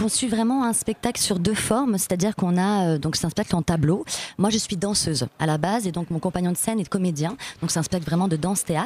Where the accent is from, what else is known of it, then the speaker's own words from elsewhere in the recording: Paris, Île-de-France, France; Non, à Paris.